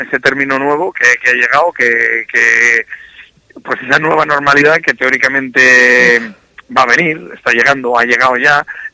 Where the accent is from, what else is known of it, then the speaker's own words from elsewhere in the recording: Casasola de Arión, Castile and León, Spain; Yo soy de Casasola de Arión, que aunque es un pueblo de Valladolid, pues está sí, cerca de Toro, y bueno, pues es donde yo he crecido